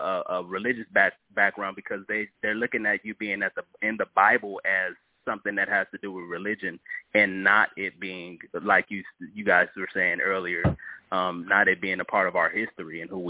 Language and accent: English; Los Angeles, California, United States; I'm from the Los Angeles area.